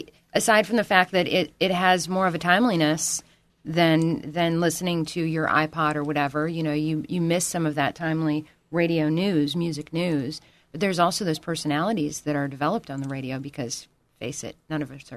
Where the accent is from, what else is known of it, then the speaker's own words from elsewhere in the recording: Chicago, Illinois, United States; I'm from Chicago, and we had Larry Lujack